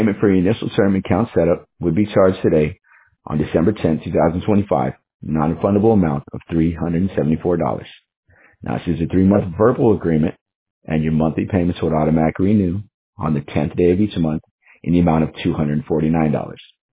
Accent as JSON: {"language": "English", "region": "Texas", "country": "United States", "tie": "born or raised there", "said": "I grew up in Texas, right?"}